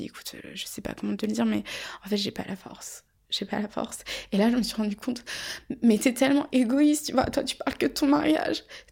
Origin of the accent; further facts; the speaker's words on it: France; comme je suis française